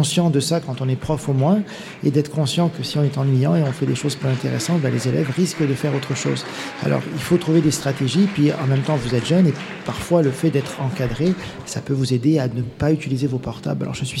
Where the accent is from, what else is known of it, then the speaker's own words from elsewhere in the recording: Montreal, Quebec, Canada; qui vient de là où je viens, de Montréal